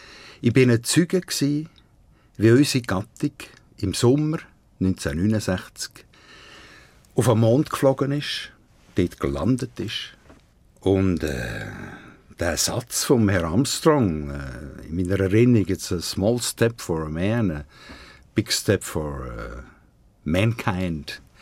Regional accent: Aargau, Switzerland; seit ich mich zurückgezogen habe und wieder in die Nähe von Zofingen gezügelt, bin ich auch wieder an die Wurzeln von meiner Mundart zurück.

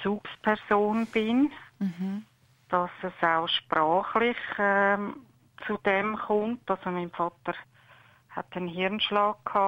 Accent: Switzerland; born there; Ich bin in der Schweiz geboren und sie beide nicht.

